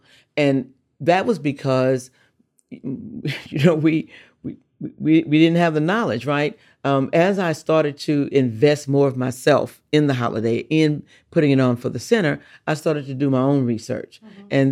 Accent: Port Arthur, Texas, United States; born there; I'm from the United States of America. I was born in Port Arthur, Texas on May 6, 1957.

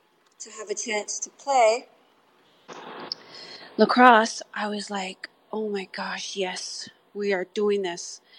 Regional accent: Akwesasne, New York, United States; I'm from the Akwesasne Mohawk Reserve in upstate New York.

